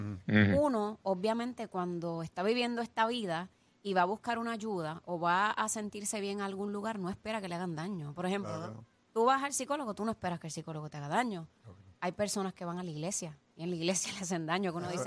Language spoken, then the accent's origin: Spanish; Humacao, Puerto Rico; fue en mi pueblo, en Humacao, donde yo me crié.